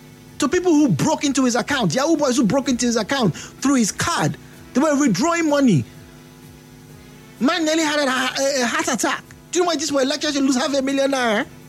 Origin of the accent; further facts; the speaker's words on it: Benin; Once again, I grew up in Benin where people were doing these things.